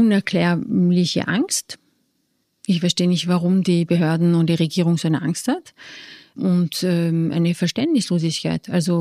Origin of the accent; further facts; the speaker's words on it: Austria; mein Mann ist Franzose, ich bin Österreicher